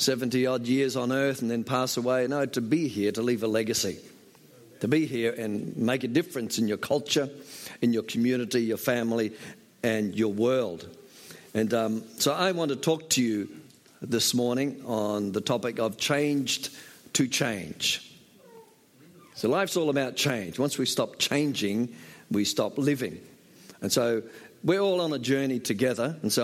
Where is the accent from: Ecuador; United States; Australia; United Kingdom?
Australia; moved away as an adult; now in China; I say, well, I'm from Australia, but I live in China.